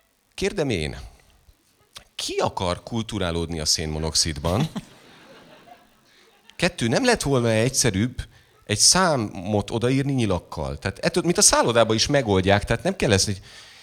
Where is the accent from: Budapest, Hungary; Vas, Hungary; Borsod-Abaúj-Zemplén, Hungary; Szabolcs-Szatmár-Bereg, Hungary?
Budapest, Hungary; Tehát, oda mentem, és már messziről tudod, ilyen pestiként.